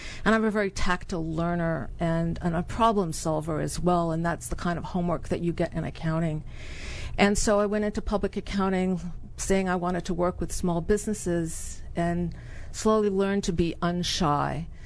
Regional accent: New Hampshire, United States; No, I'm not a Maryland person. I grew up in the White Mountains of New Hampshire.

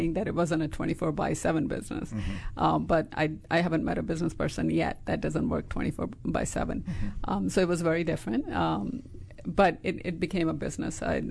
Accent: Chicago, Illinois, United States; English is a second language; also born or lived in India; I grew up in the Chicago area. Uh-huh. I was born in India mm-hmm. and then moved to Chicago when I was about 13, mm-hmm. 14 years old as a freshman in high school.

